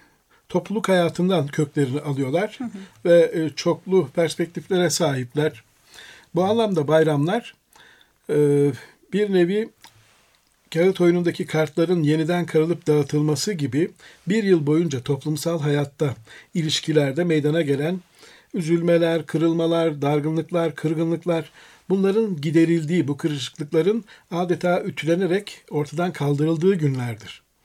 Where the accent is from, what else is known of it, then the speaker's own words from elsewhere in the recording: Aegean Region, Turkey; Ben Ege'liyim, Kuzey Ege'de Nevruz demeyiz biz mesela, Mart 9'u deriz.